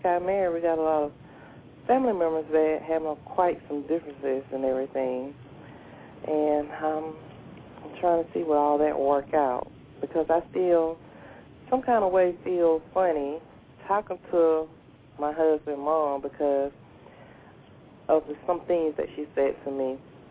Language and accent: English; Albany, Georgia, United States; I'm from Albany, Georgia.